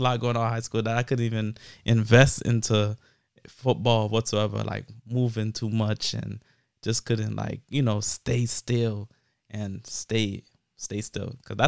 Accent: Miami, Florida, United States; I'm from Miami. You know, I rap from Overtown straight to North Miami. You know, that's where I pretty much grew up around.

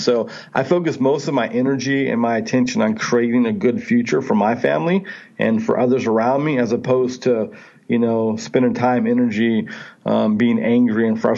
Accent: Stockton, California, United States; I didn't know growing up in Stockton, California, a really significant violent town with a violent family.

